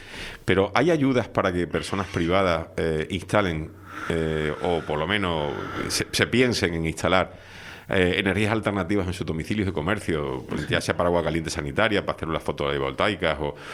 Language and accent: Spanish; Seville, Andalusia, Spain; La Universidad Laboral, digo, ¿qué hace este hombre en mi pueblo?